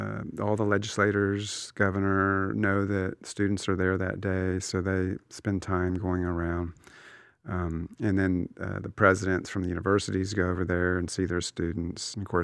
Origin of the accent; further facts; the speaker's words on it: Houston, Texas, United States; also born or lived in Dallas; And see, that's the thing about living in Texas. You know, I grew up in Houston.